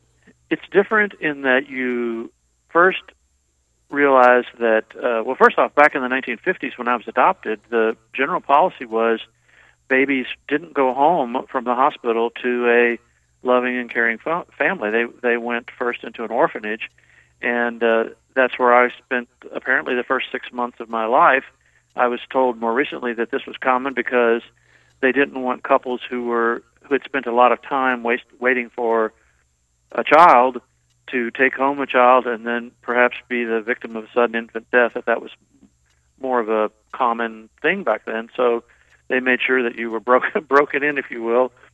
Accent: Kentucky, United States; I grew up in Kentucky, near Louisville, on a little small farm 60 years ago.

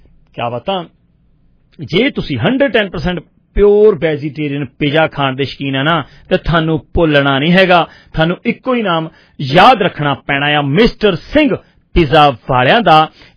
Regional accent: Punjab, India; ਮੈਂ ਵੀ ਪੰਜਾਬ ਤੋਂ ਆਏ ਹਾਂ, ਜਿੰਨੇ ਅਸੀਂ ਅੱਜ ਇਸ ਸਟੂਡੀਓ 'ਚ ਬੈਠੇ ਹਾਂ ਸਾਰੇ ਅਸੀਂ ਪੰਜਾਬੀ ਲੋਕ ਹਾਂ

